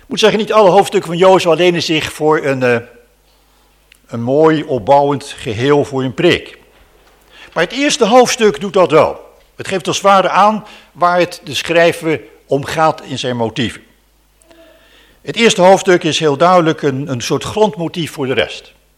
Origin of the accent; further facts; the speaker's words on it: Schiedam, South Holland, Netherlands; born there; Ik ben in Havenstad geboren. Schiedam. Ik heb in Havenstad gewerkt.